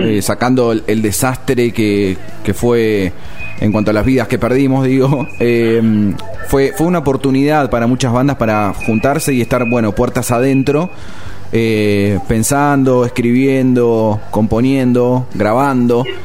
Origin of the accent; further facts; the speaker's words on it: San Martín, Buenos Aires Province, Argentina; born there; te preguntaba porque yo nací por ahí cerca. Nací en San Martín.